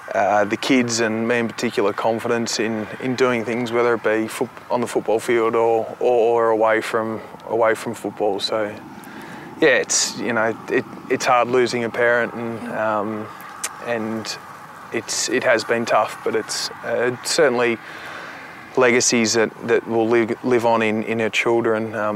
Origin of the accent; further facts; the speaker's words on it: Finley, New South Wales, Australia; It's growing up in Finlay and in my family environment was really special.